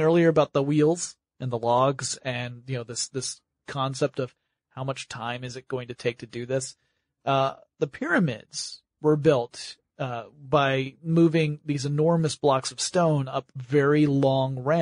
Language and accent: English; Georgia, United States; I thought, I'm from Georgia. That example means nothing to me.